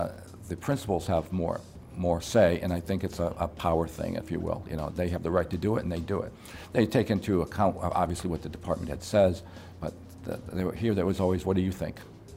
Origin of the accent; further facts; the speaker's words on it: Springfield, Massachusetts, United States; Never heard of it, growing up in Springfield, Western Mass.